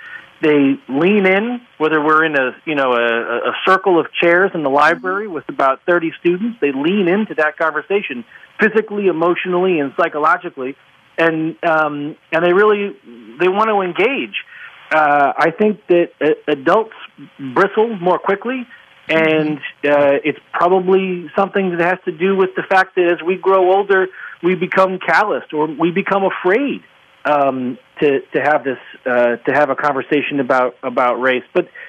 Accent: Boston, Massachusetts, United States; When I was growing up in Boston, I grew up in an area that was very segregated, and nobody would want to talk about that kind of segregation.

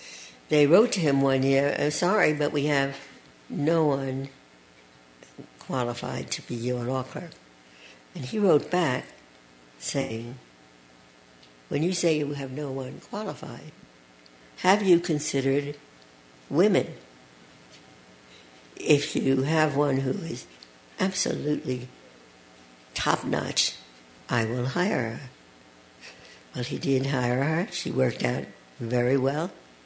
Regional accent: New York, United States; So in my home state of New York, same-sex marriage was recognized.

